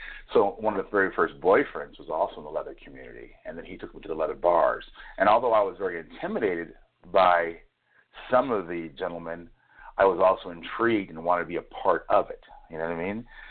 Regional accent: Oxnard, California, United States; I grew up in Oxnard, which is, although a very racially balanced community, my upbringing wasn't around a strictly black church or black neighborhood.

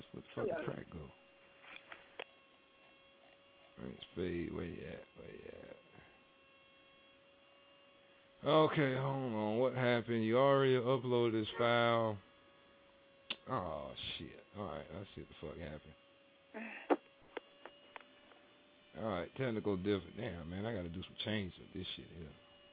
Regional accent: Tampa, Florida, United States; Man, I'm from Tampa, homie. Tampa, Florida.

